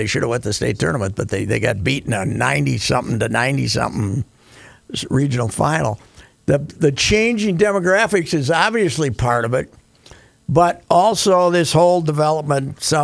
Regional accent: Minnesota, United States; We're both from Minnesota.

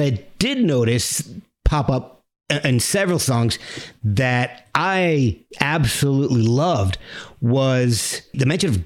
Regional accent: New Jersey, United States; I lived about an hour outside of Philadelphia when I grew up in New Jersey

